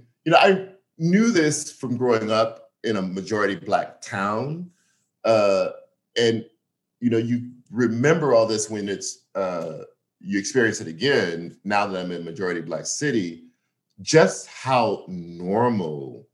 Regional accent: the South, United States; now in Atlanta, United States; Yes, I moved to Atlanta in last January, and I'm from the South. It was important for me to spell out that I had spent half my life in the South and half of it out of it.

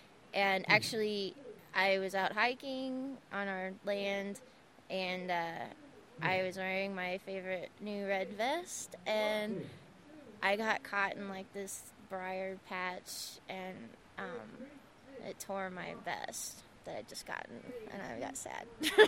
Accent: Springfield, Missouri, United States; from Springfield, Missouri.

